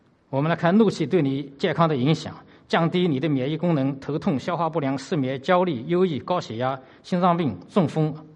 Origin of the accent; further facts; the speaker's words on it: Zhejiang, China; 这个我老家是浙江，我是从浙江来的